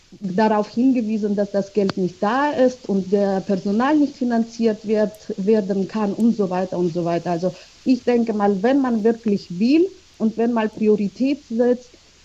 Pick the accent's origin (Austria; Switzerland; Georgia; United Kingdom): Georgia; German is a second language; ich komme selber zum Beispiel aus Georgien und Deutsch ist nicht meine Muttersprache.